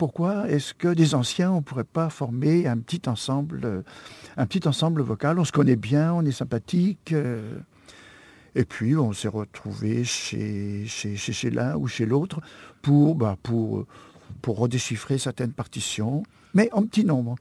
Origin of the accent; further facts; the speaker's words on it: Paris, Île-de-France, France; moved away as an adult; now in Nice, France; Je suis parisien d'origine et j'ai été nommé en 1968 ici à Nice comme conseiller pédagogique à Jeunesse et Sport pour développer le chant choral en 1968, juste pendant les événements. J'ai quitté Paris et puis je suis venu ici.